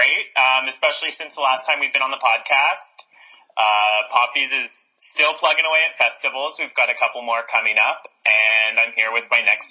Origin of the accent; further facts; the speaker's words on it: Canada; now in United States; But as you know, I'm Canadian. So to be in the U.S., I needed to do some school first to be here.